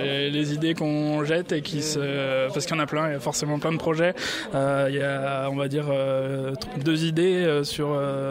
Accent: Metz, Grand Est, France; donc je viens de Metz, j'étais en vacances dans le coin, donc c'est cool d'être ici.

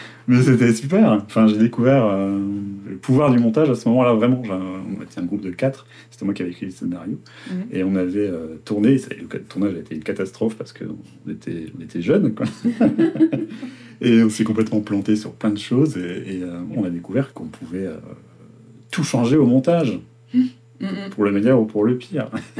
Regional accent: Hauts-de-France, France; moved away as an adult; now in Paris, France; Au départ, en fait, moi, je suis né dans le Nord. J'ai fait mes études dans le Nord. J'ai grandi dans le Nord.

